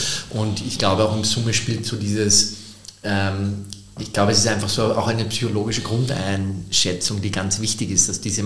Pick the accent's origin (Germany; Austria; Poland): Austria; bei uns in Österreich, wir sind da noch ein bisschen hinterher, auch Deutschland noch.